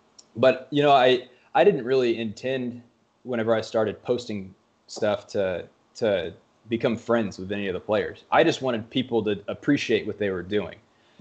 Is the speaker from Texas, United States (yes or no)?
yes; Texas, United States; We were growing up in Texas, we were big Texas Rangers fans.